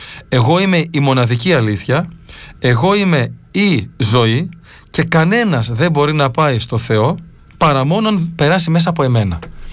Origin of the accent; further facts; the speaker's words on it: Greece; born there; είμαστε εμείς υποκειμενικά διακείμενοι γιατί γεννηθήκαμε στην Ελλάδα